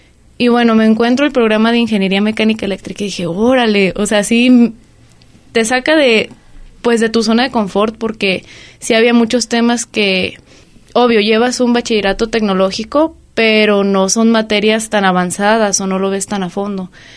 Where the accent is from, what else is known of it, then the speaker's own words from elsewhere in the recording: Colotlán, Jalisco, Mexico; Bueno, yo soy originaria aquí de Colotlán. Pues desde, no soy nacida aquí en Jalisco, pero desde que soy bebé mis papás aquí vivieron y pues aquí nos quedamos.